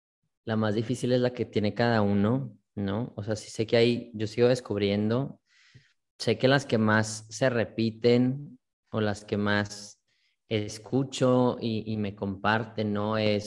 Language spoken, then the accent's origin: Spanish; Mexico; en mi ciudad, en mi país, tengo una responsabilidad como mexicano, ¿no?